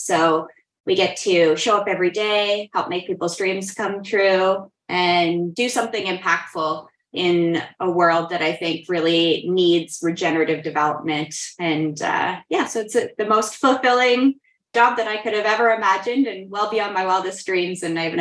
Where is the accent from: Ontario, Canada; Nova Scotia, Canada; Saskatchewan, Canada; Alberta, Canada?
Nova Scotia, Canada; Yeah, I grew up in Nova Scotia. We were a military family. So most of my formative years were in the Annapolis Valley.